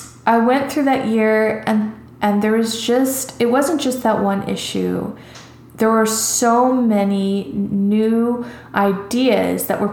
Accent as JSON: {"language": "English", "town": "Evanston", "region": "Illinois", "country": "United States", "tie": "born or raised there", "said": "I was raised in Evanston, Illinois, which, if anyone is familiar with Evanston, they know it's very diverse"}